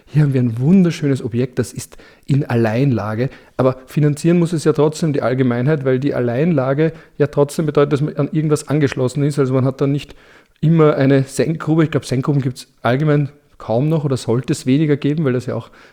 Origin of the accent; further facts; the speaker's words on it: Vienna, Austria; Für mich als Wiener sieht es hier nicht sehr urban aus.